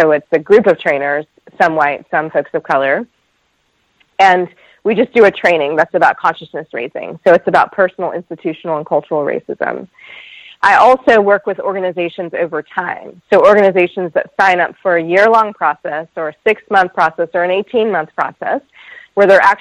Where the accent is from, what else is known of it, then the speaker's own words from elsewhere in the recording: Virginia, United States; also born or lived in North Carolina; the South where I'm from, right? I'm from Virginia. I'm from North Carolina.